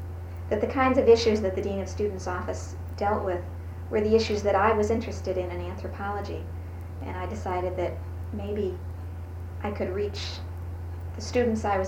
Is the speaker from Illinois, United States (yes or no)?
yes; Illinois, United States; I'm from the Midwest. I'm from Illinois.